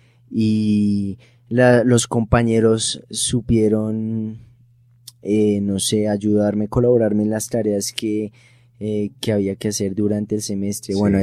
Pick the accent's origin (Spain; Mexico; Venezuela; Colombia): Colombia; siendo colombiano